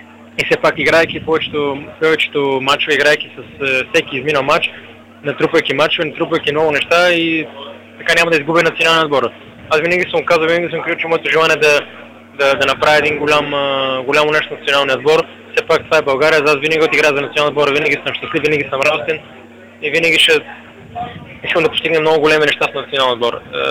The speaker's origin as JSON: {"language": "Bulgarian", "country": "Italy", "tie": "born or raised there", "also_born_or_lived": "Bulgaria", "said": "Все пак пълната ми живот е минал в Италия, аз съм израснал в Италия."}